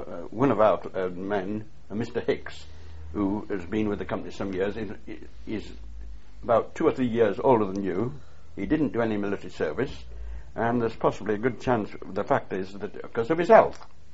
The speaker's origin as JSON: {"language": "English", "region": "England", "country": "United Kingdom", "said": "And this Monsieur Charles pointed out that I had to travel first class as an Englishman."}